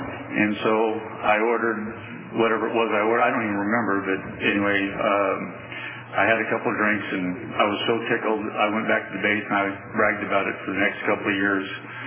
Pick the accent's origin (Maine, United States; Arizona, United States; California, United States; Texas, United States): California, United States; Sacramento; also born or lived in Fresno; I was born in Fresno. I was raised in Sacramento.